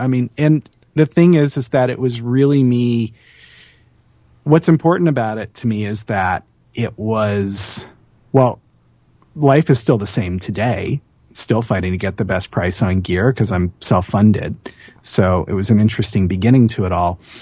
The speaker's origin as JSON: {"language": "English", "town": "Jacksonville", "region": "Florida", "country": "United States", "said": "I'm from Jacksonville, Florida."}